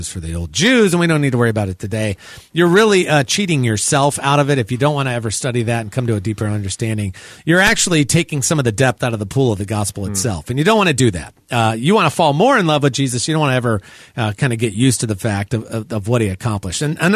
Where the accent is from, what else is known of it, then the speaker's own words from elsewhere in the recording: North Carolina, United States; We're doing 3 pre-screenings next week here in North Carolina, which is my home state.